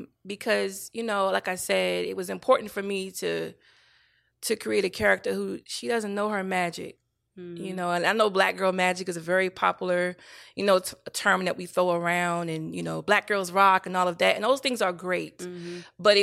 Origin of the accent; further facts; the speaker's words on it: the South, United States; Because I come from the South, girl.